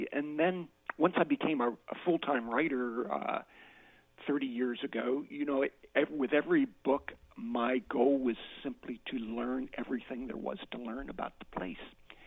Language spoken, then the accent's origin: English; Pennsylvania, United States; I grew up with them in Pennsylvania. I moved to the West and to Oregon, and there's no better place for a rivers aficionado than here.